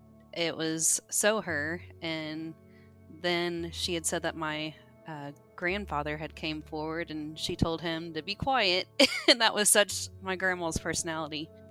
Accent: Evansville, Indiana, United States; I'm from Evansville, Indiana.

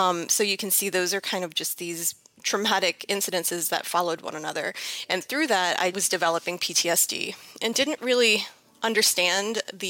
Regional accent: New Orleans, Louisiana, United States; I'm from New Orleans, Louisiana.

